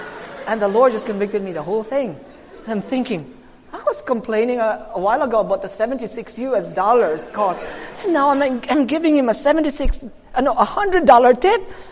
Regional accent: Philippines; I said, I'm from the Philippines.

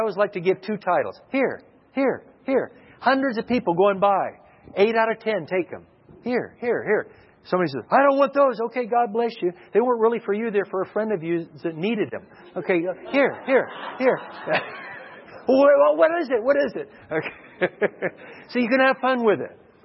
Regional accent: Dallas, Texas, United States; I said, wow, I'm from Dallas area.

